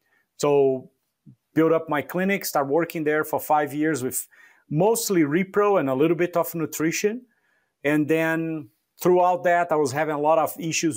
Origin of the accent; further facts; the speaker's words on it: Rio Grande do Sul, Brazil; born there; English is a second language; So I was born in Brazil, in South Brazil. So it would be the southernmost state, Rio Grande do Sul. So it borders Argentina, Uruguay. So a lot of the gaucho kind of Spanish tradition there. It gets cold